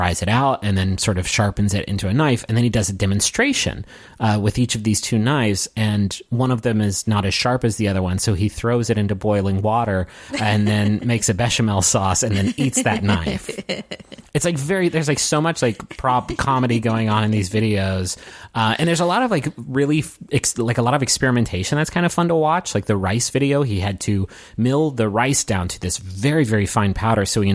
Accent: Appalachia, United States; I think I say mobiles, but I'm from Appalachia and say like 40% of words incorrectly.

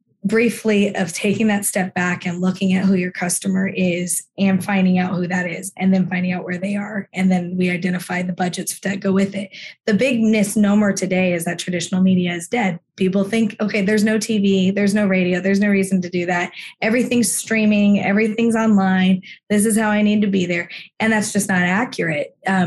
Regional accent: New Jersey, United States; I'm from South Jersey originally.

